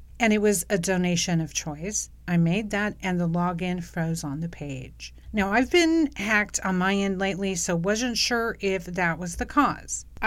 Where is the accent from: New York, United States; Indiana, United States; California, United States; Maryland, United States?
California, United States; Long Beach; Soon, other events in Las Vegas, I returned to my hometown, Long Beach.